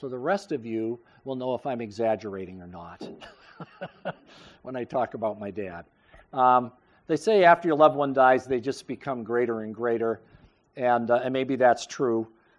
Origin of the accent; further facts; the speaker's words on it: Falmouth, Maine, United States; now in Durham, United States; I never lived in Durham growing up. I grew up in Falmouth. We drove up here to church every Sunday. And we had a lot of friends and family in the Durham-Lisbon area